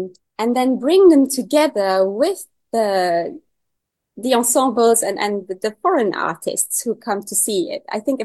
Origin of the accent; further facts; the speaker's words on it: Luxembourg; because I am from Luxembourg, and then I am a composer